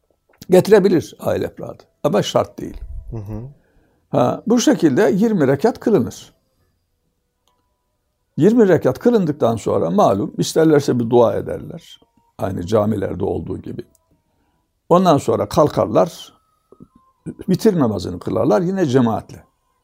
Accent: Karaman, Turkey; Benim çocukluğumda bizim memleketimizde Karamanlıyım ben biliyorsunuz.

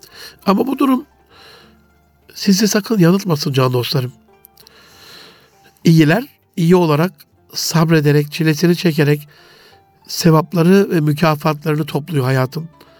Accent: Osmaniye, Turkey; also born or lived in Gaziantep; Çocukluğumda mesela Antep'ten Osmaniye'ye taşındık. Sanıyorum 6 yaşındayım. Hocazadeler mahallesinde işte büyük dedemiz, Ali dedemiz, onun olduğu o yerdeyiz. Yani orada geçti

